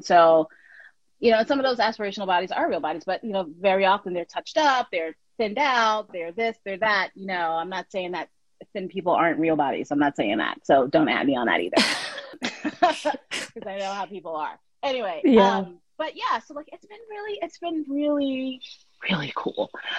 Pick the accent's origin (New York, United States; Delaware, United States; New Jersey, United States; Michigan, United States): New York, United States; Brooklyn; you know, I'm from Brooklyn, you know, I'm the fat black girl from Brooklyn